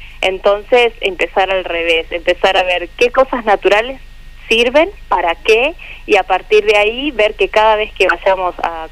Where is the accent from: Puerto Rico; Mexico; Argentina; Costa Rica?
Argentina; Valle María, Entre Ríos; pues yo en realidad soy de Valle María